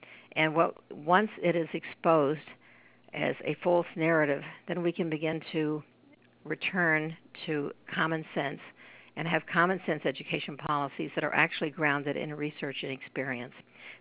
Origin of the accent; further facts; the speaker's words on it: New York, United States; And I would also add that another great sign for me as a New Yorker is that we just had an election